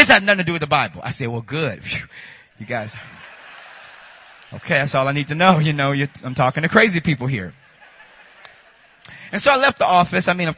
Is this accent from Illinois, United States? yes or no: yes; Chicago, Illinois, United States; I grew up in Chicago, and, you know, in the Baptist background, in the Baptist background, you know, Baptist people are different.